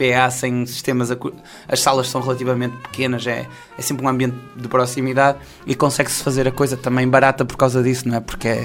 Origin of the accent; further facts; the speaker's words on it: Norte, Portugal; Mas nós que somos minhotos e que nascemos neste caldo cultural que são os grupos folclóricos e as concertinas